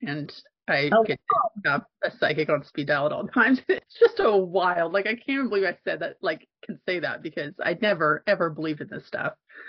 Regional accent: Rincon Valley, California, United States; I grew up in Rincon Valley. I went to Maria Carrillo High School, and it's like super white, super not diverse at all.

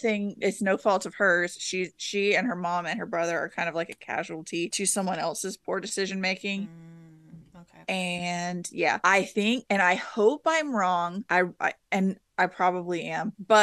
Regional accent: the South, United States; But growing up in the South, you hear and learn a lot about Gullah culture, Gullah Geechee stories

